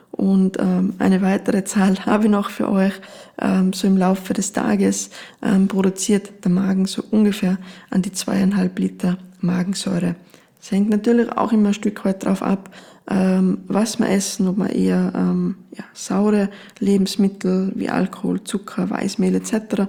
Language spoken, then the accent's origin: German; Tyrol, Austria; das wird jetzt auch das Kraut nicht fett machen, wie man bei uns in Tirol so schön sagt